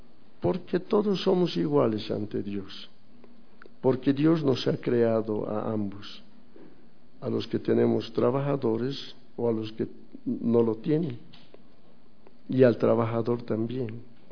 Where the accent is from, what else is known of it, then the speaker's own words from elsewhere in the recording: Bolivia; Si voy a comprar algo, digo, rebájame, pues, como buen boliviano.